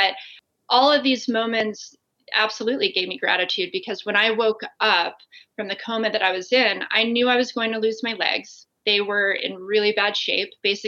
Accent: Las Vegas, Nevada, United States; I grew up in Las Vegas and grew up as a snowboarder, which not many snowboarders come out of Vegas

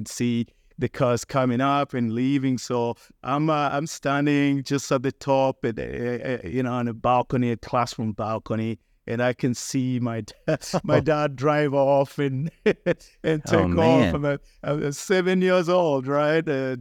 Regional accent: Uganda; moved away as an adult; I grew up in Uganda. I actually moved here when I was close to 22.

